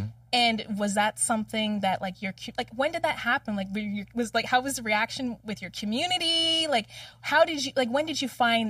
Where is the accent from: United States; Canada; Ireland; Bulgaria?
Canada; Vancouver, British Columbia; growing up in Vancouver, Canada, I was often, like, the only black girl at school.